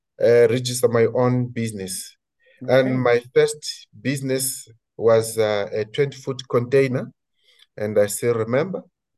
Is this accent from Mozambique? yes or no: yes; Vilankulo, Inhambane, Mozambique; English is a second language; also born or lived in Beira; I'm purely Mozambican. I'm from … Oh. I was born there.